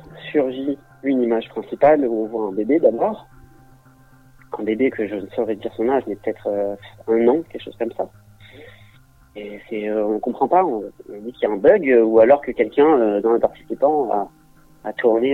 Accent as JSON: {"language": "French", "town": "Maisons-Alfort", "region": "Île-de-France", "country": "France", "said": "On était quasiment toute la communauté juive de Maison Alfort, parce que je viens à la base de Maison Alfort."}